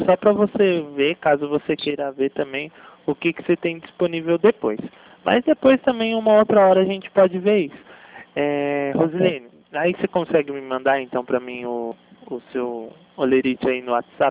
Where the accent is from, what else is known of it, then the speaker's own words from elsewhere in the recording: São Paulo, Brazil; Isso, interior de São Paulo